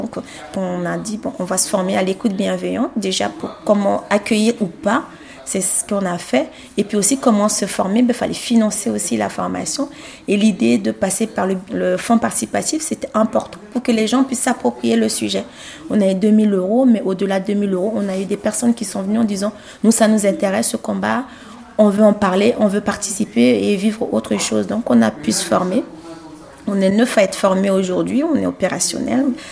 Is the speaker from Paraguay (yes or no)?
no; Central African Republic; moved away as an adult; now in France; je viens de la République centrafricaine, je suis restée 20 ans, je suis devenue citoyenne française, en tout cas naturalisée il y a à peine 7 ans.